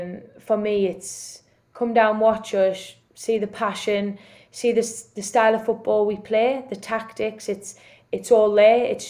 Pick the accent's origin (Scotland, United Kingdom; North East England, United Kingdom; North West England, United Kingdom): North East England, United Kingdom; I'm originally from the Northeast.